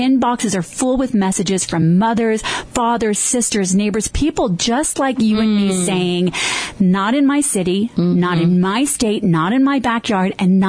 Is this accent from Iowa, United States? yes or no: no; Denver, Colorado, United States; You know, in Denver, my hometown, this legislation was passed by the city council to open an injection site.